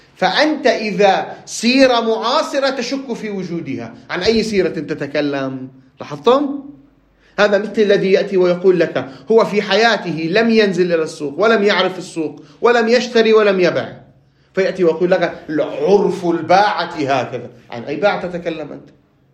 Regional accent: Lebanon; في بيئتي أنا كلبناني

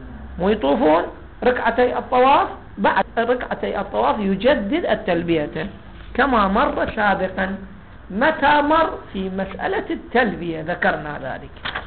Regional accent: Iraq; أنا أذكر أول سنة اللي إحنا من العراق رحنا للحج

